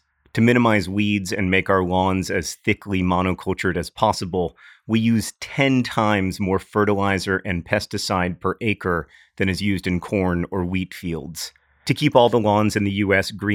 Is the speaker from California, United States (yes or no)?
no; Indiana, United States; If you've ever driven through my home state of Indiana, you've seen mile after mile after mile of cornfields.